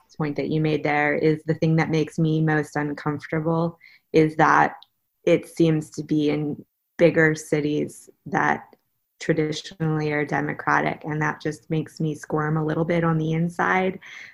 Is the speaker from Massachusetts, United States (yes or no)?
no; Baltimore, Maryland, United States; I grew up in Baltimore, a city that has its own history and would fall within this category as well.